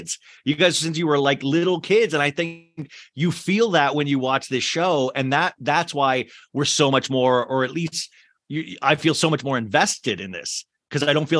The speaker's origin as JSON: {"language": "English", "town": "Scottsdale", "region": "Arizona", "country": "United States", "tie": "born or raised there", "said": "I want to see, my parents live in Gilbert. I grew up in Scottsdale."}